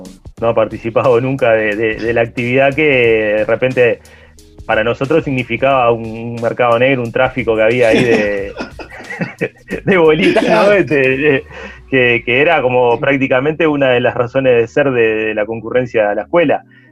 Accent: Montevideo, Uruguay; yo me crié en un barrio en Montevideo

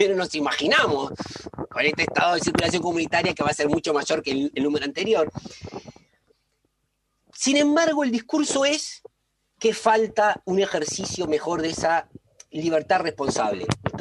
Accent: Uruguay; somos los mismos uruguayos que el año pasado, es cierto.

